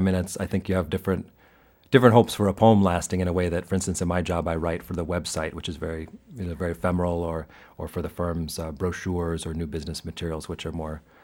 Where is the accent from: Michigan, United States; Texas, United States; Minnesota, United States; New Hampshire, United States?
Michigan, United States; Lansing; I'm from Michigan, and this is takes place in the city where I grew up, which is the capital city, Lansing, Michigan